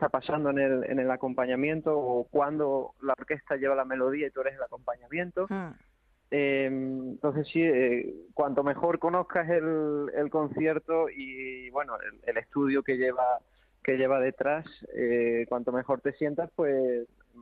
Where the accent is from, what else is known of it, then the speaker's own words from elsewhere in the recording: Cáceres, Extremadura, Spain; ya que yo soy de Cáceres y desde que se creó la orquesta he estado escuchándolo allí desde que era bien pequeñito